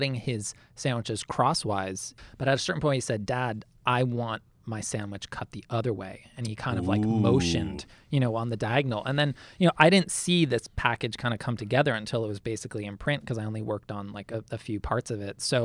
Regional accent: Massachusetts, United States; I grew up outside Boston.

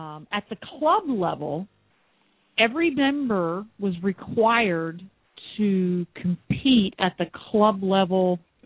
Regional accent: Pennsylvania, United States; We were in Pennsylvania.

